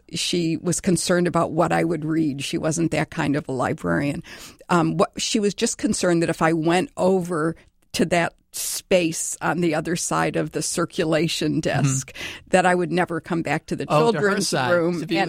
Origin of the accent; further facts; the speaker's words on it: Detroit, Michigan, United States; Oh, I grew up in Detroit, Michigan.